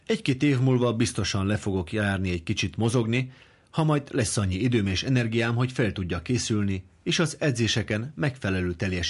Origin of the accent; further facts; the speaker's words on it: Budapest, Hungary; Mint kőbányai lakótelepi gyerek, sokat rúgtam a labdát a telepi gyerekekkel a közeli pályán.